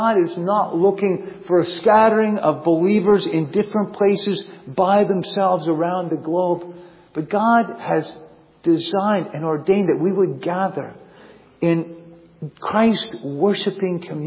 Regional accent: Virginia, United States; I grew up in Northern Virginia, so I thought, you know, wool and lamb chops

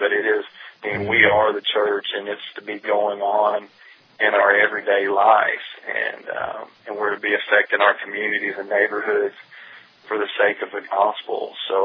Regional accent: Tennessee, United States; I knew I wasn't supposed to stay in my hometown back in Tennessee.

